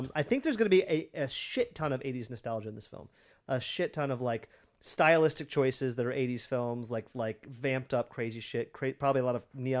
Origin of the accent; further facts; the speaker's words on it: the South, United States; Yeah, I do. I'm from the South.